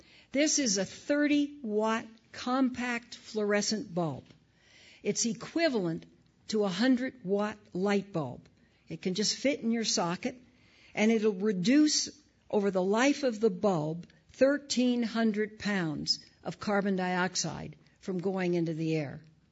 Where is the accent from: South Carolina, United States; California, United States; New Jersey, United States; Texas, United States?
California, United States; what I'm most proud to say is that my home state, California, is leading the way in energy efficiency.